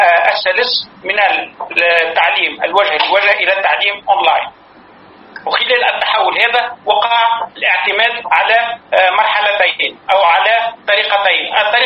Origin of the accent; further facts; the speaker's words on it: China; يعني نحن كما قلنا عندنا في الصين 300 مليون طالب